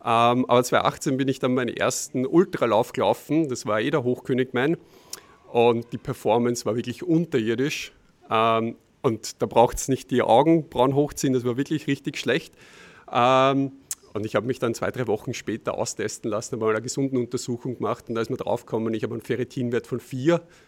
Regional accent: Lower Austria, Austria; Trailrunning ist in der Region, wo ich herkomme, schon so ein fixer Bestandteil. Also der Schneeberg ist, glaube ich, schon so eine der Haupt-Trail-Destinationen, zumindest im Osten von Österreich.

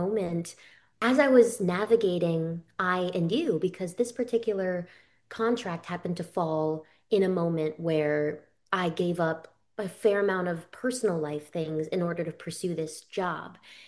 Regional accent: Orlando, Florida, United States; I grew up in Orlando and I loved Disney.

